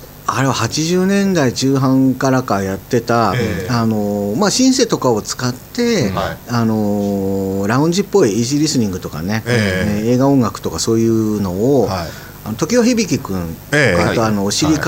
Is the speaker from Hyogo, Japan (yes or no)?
no; Tokyo, Japan; なぜかスカイツリーがね、私の地元にこうやってきたっていうね。